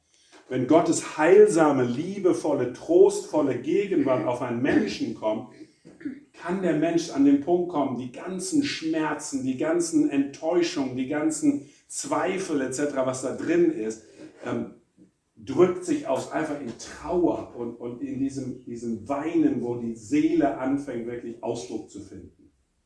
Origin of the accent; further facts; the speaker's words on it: India; also born or lived in North Germany; ich bin Norddeutscher, bin in Indien aufgewachsen